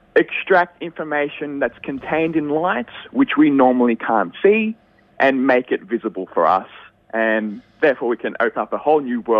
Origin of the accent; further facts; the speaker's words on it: Shepparton, Victoria, Australia; Well, I was actually born and raised in Shep, so I'm a Shep boy.